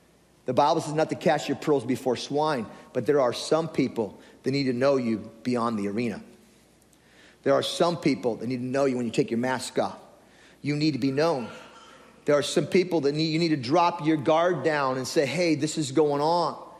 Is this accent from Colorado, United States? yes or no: no; Tillamook, Oregon, United States; I grew up in Tillamook, Oregon with mushrooms, come on.